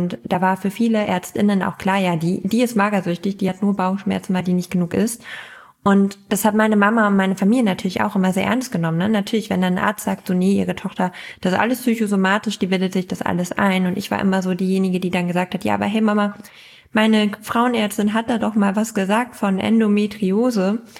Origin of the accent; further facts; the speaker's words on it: Lower Saxony, Germany; ich komme halt aus Ostfriesland.